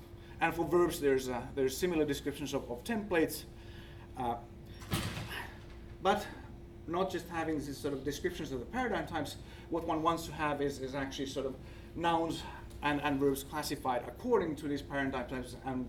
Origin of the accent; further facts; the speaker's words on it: Finland; accent: Finnish; English is a second language; excuse my Finnish accent